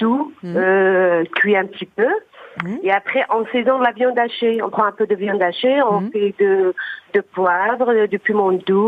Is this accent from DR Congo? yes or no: no; Grigny, Île-de-France, France; Oui, je suis de Grigny.